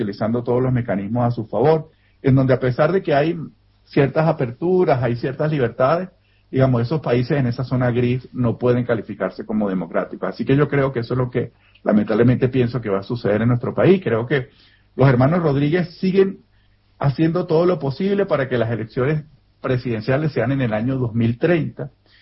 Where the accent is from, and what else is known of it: Venezuela; moved away